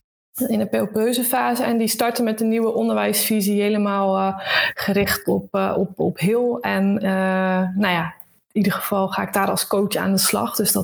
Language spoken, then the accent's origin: Dutch; Rotterdam, South Holland, Netherlands; 31 jaar. Ik kom van oorsprong uit de Randstad, uit de buurt van Rotterdam. En ben 7 jaar geleden richting het Brabant vertrokken, wat mij uitstekend bevalt.